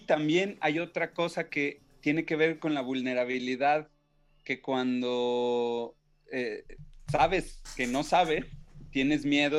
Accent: Mexico; Sí. Soy mexicano.

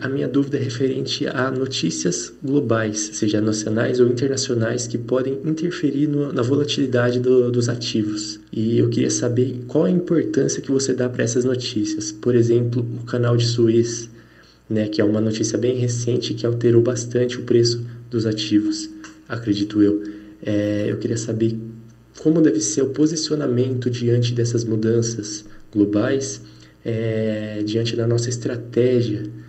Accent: Campinas, São Paulo, Brazil; eu sou de Campinas, né, estado de São Paulo.

